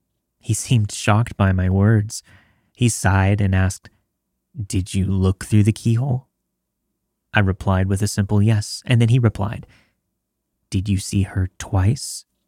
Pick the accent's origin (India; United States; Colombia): India; This happened when I was in Delhi, India. I'm an Indian girl, and I was 14 years old at the time.